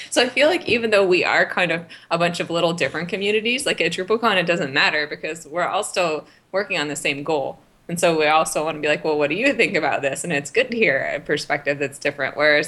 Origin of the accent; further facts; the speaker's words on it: Berkeley, California, United States; now in San Francisco, United States; No. Okay. So I was born and raised in Berkeley, which is right across the bay.